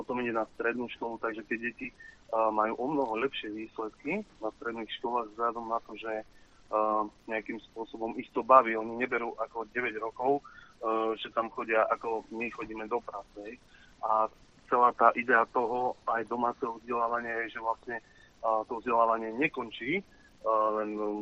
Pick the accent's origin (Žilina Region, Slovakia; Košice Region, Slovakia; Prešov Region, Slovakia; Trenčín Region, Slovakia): Žilina Region, Slovakia; Napríklad ja som z Oravy